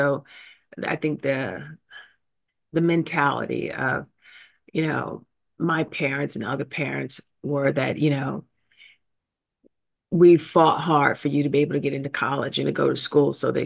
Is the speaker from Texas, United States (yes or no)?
no; Atlanta, Georgia, United States; I grew up in Southwest Atlanta until the age of 18. Yeah, that's where I grew up.